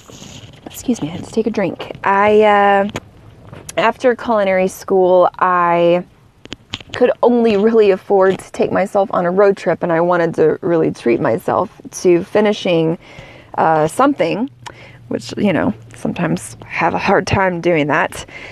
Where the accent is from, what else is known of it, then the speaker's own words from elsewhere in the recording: Dallas, Texas, United States; I will start with growing up in Dallas, Texas, which we say is a great place to be from.